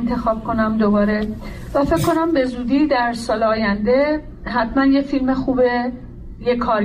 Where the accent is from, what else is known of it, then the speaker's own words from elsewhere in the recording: Iran; moved away as an adult; now in Paris, France; من 1 سال و یه خورده از ایران اومدم بیرون، فعلا در پاریس ساکن هستم